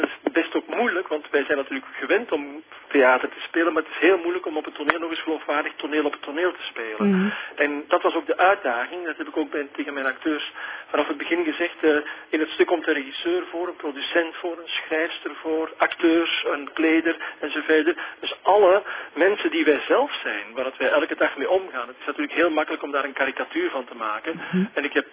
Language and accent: Dutch; Flanders, Belgium; now in Netherlands; Ik ben wel Vlaming in Nederland.